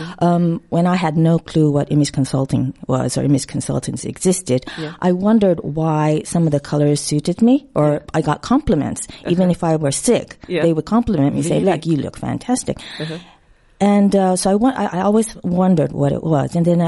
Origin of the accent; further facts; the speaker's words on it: Japan; moved away as an adult; now in London, United Kingdom; originally I'm from Japan.